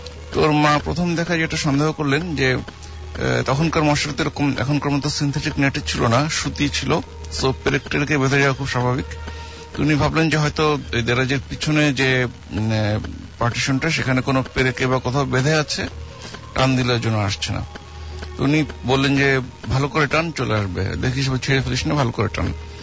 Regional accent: Uttara, Dhaka Division, Bangladesh; উত্তরা থেকে এসেছি।

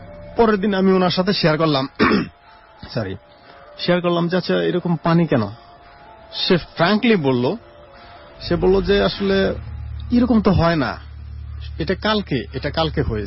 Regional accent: Khamarpara, Dhaka Division, Bangladesh; also born or lived in United States; Even আমার home district Tangail এবং আমার বাড়ি যে খামারপাড়া সেখানেও কিছু ঘটনা আছে।

